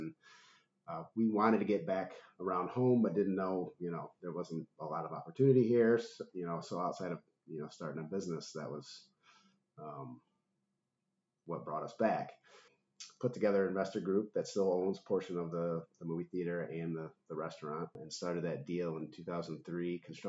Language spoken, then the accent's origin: English; Ohio, United States; also born or lived in Fort Wayne, Indiana; I was born and raised in Fulton County, went to Evergreen High School, graduated from the University of Toledo with a degree in finance.